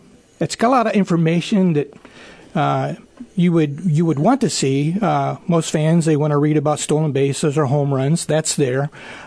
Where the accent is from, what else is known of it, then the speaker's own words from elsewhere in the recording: Jerome, United States; Well, I'm from Jerome, born and raised there, and I served 20 years in the U.S. Navy.